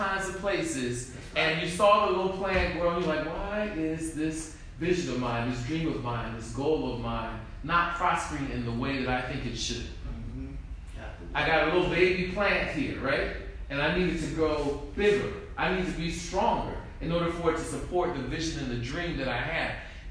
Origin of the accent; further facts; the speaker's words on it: Miami Beach, Florida, United States; Growing up in Miami Beach, that where I grew up, where I was raised, at 13, you had your passage, your rite of passage, right?